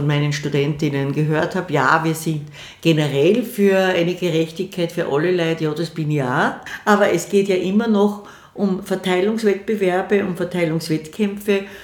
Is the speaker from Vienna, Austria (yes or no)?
yes; Vienna, Austria; Ich bin eine stolze Wienerin